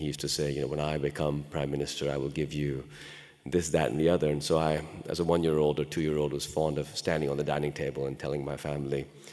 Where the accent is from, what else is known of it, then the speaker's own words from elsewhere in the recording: Lahore, Punjab, Pakistan; born there; first language Urdu/Punjabi; I was born in Lahore, Pakistan in 1971, and I was a fluent speaker of Urdu and Punjabi by the time I was 3 years old, actually 1 year old.